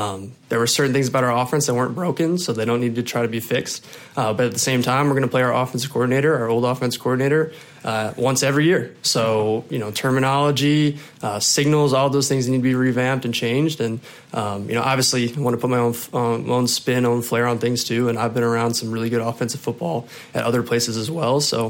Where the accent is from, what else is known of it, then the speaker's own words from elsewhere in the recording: Wisconsin, United States; I'm originally from Wisconsin. I played college football at Liberty University in Virginia.